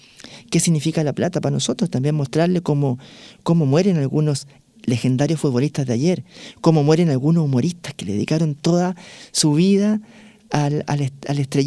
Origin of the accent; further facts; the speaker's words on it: Santa María, Valparaíso, Chile; born there; yo nací en Santa María, que queda al interior de San Felipe, en el Valle de Aconcagua